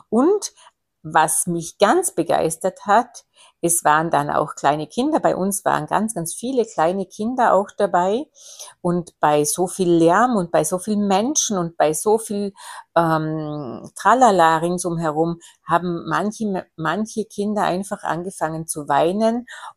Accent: Austria; bei uns in Österreich

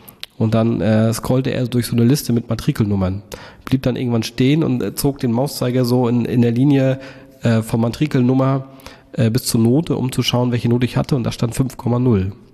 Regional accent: Rostock, Mecklenburg-Vorpommern, Germany; Also aufgewachsen bin ich hier in Rostock, Ich habe mal bis auf ein paar Jahre außerhalb von Rostock, also vor den Toren von Rostock, auch immer in Rostock gelebt.

